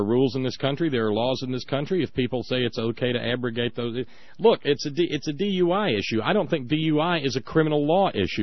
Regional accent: the South, United States; I'm a Southerner, and I know how you have to respond to a bully.

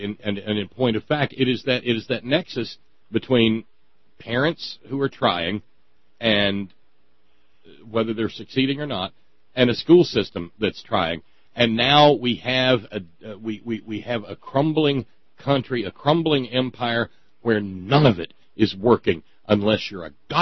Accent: Alabama, United States; Because I was raised in a little industrial town that had an influx of people from all over during an economic expansion

